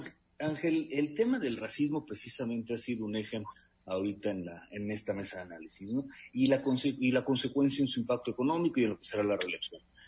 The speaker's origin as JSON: {"language": "Spanish", "country": "Mexico", "said": "Y para nosotros como mexicanos, bueno, pues en el tema del clasismo, el feminicidio, también tenemos tarea importante"}